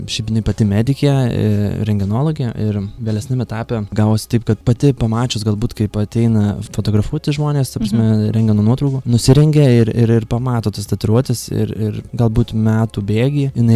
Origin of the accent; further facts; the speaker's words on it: Alytus, Alytus County, Lithuania; kol kas iš tikrųjų pasilikau Alytuje dėl to, kad, na, galbūt, kad draugai visi artimieji čia